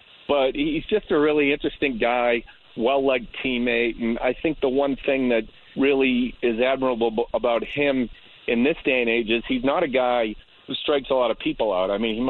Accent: New England, United States; my brothers are Indians fans, and don't ask me how, because we grew up in New England

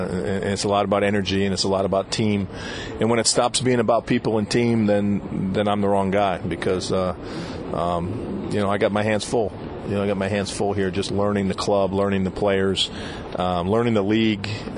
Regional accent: Syracuse, New York, United States; Yeah, I grew up in Syracuse, New York. So baseball was very a short season.

